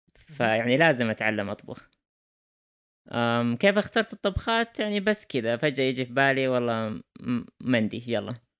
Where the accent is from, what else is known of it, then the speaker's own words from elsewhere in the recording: Riyadh, Riyadh Province, Saudi Arabia; خصوصاً أنا من الرياض، إحنا من الرياض أو يعني عايشين في الرياض